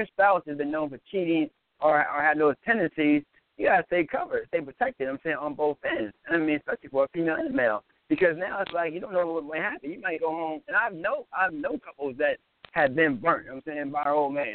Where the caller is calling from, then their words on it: Atlanta, Georgia, United States; Atlanta, Georgia.